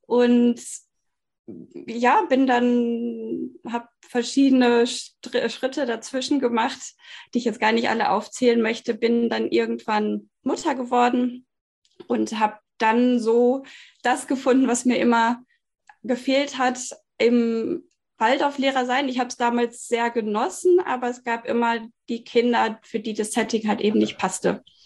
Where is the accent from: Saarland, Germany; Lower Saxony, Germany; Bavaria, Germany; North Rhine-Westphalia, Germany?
North Rhine-Westphalia, Germany; Bielefeld; born there; Ich bin verheiratet, habe 2 Kinder. Wir wohnen hier in einem schönen Holzhaus in Süddeutschland, inzwischen gebürtig aus Bielefeld.